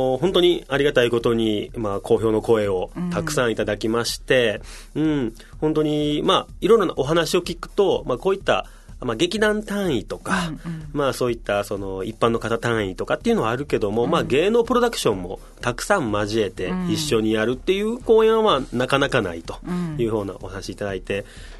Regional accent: Okinawa, Japan; also born or lived in Osaka; ま、生まれは大阪なんですけども、まあ、育ちは完全に沖縄ということで。

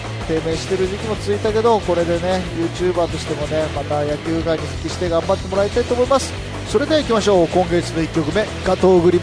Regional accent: Hokkaido, Japan; now in Tokyo, Japan; 僕ね北海道出身なんだけど北海道ってね意外とね寒くないんですよ。

